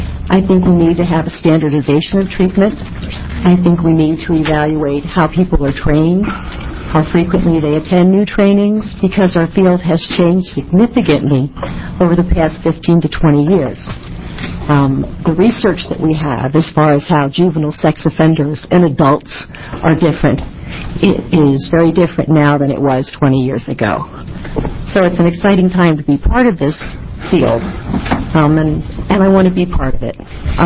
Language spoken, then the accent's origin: English; Maryland, United States; now in Albany, United States; I am originally from Maryland, so I'm a long way from where my family is.